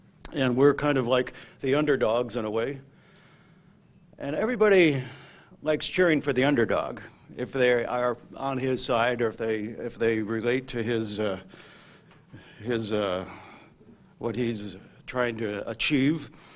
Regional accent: Cleveland, Ohio, United States; moved away as an adult; also born or lived in New England; now in Southern Florida, United States; So I grew up in the Cleveland area and came into the church in this area over 40 years ago, and this was, of course, my congregation for a number of years before moving to New England.

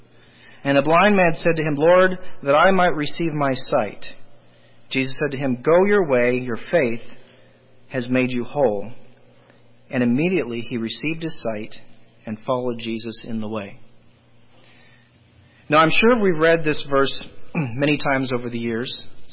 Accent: Iowa, United States; born there; You see, the state in which I was born in Iowa, and they issued me a birth certificate.

